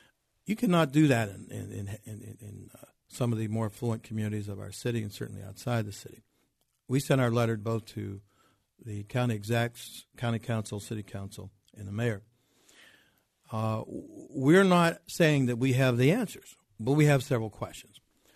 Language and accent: English; Pittsburgh, Pennsylvania, United States; I grew up in the Hill District as a kid. I'm 68 years old, so we're going back quite a while.